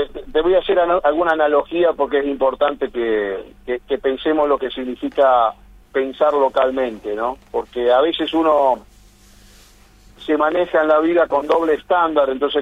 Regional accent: Argentina

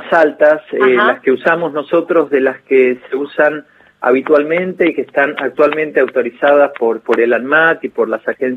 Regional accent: Argentina; yo soy argentino, mi papá también.

